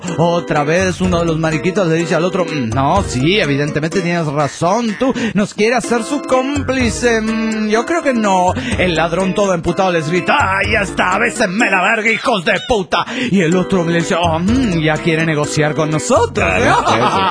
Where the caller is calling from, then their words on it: Tuxtla Gutiérrez, Chiapas, Mexico; de Tuxtla Gutiérrez, Chiapas, México.